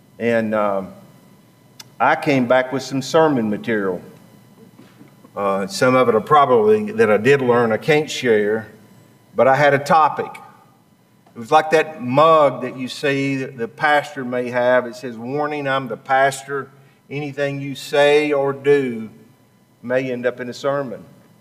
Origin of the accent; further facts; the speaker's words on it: United States; born there; And I was born on the Tennessee River, and we commercial catfished.